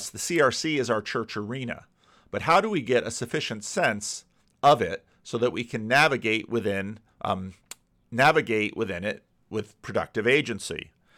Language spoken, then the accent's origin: English; Paterson, New Jersey, United States; my own growing up in Paterson, New Jersey, which was different than many in the Christian Reformed Church.